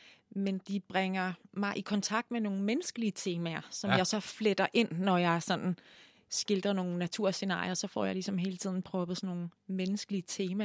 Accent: Zealand, Denmark; now in Tølløse, Denmark; Jeg er født og opvokset på Lolland.

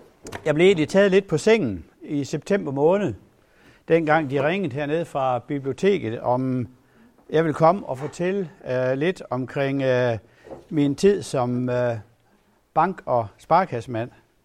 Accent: Kjellerup, Central Denmark Region, Denmark; born there; I 1947, der blev jeg født på Kællerup sygehus.

